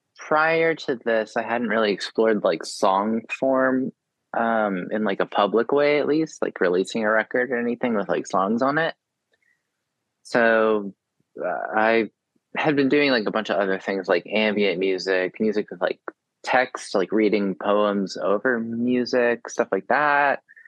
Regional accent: San Antonio, Texas, United States; So it's a little bit different than I'm from Texas in San Antonio, and then I've lived in different neighborhoods outside of that.

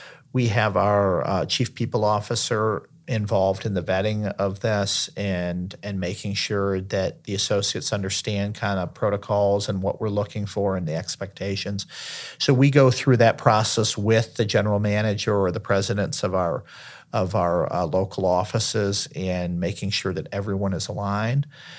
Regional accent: Detroit, Michigan, United States; I grew up in Detroit. These were people that had a Midwest mentality.

